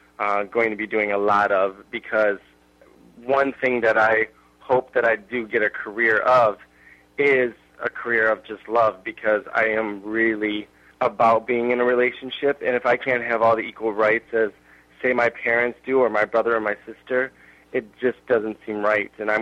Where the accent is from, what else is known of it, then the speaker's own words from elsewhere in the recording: New York, United States; The thing is that I was from New York.